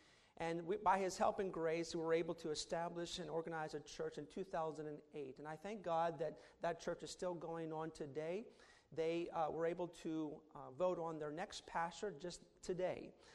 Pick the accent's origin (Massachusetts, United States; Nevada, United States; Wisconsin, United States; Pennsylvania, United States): Pennsylvania, United States; Altoona; my wife and I were born and raised in Christian homes right here in Pennsylvania. My wife is from Middletown. I'm from Altoona.